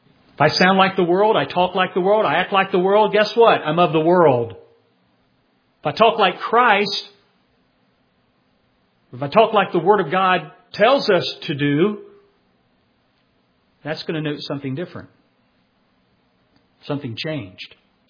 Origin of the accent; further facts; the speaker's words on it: Bible Belt, United States; Now, you and I, we're from the Bible Belt.